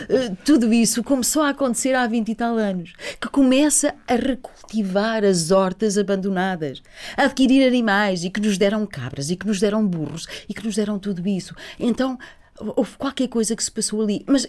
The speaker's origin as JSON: {"language": "Portuguese", "town": "Cabreira", "country": "Portugal", "tie": "born there", "moved": "as an adult", "said": "Na Cabreira, aldeia onde eu nasci, E foi essa vontade de voltar às origens"}